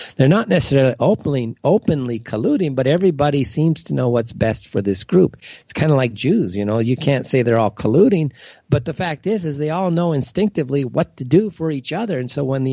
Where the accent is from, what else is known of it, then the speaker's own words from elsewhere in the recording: United States; you know, as an American, we're treated very well here.